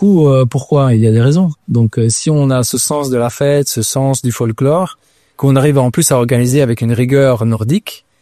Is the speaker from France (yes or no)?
no; Italy; now in Belgium; En tant qu'Italien, et j'ai vécu quand même 20 ans en Italie